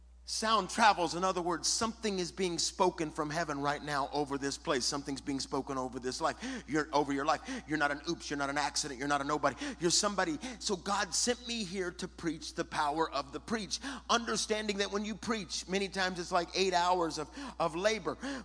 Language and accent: English; Detroit, Michigan, United States; born there; now in Texas, United States; I was born in Detroit. So you got to understand. Now I live in Texas.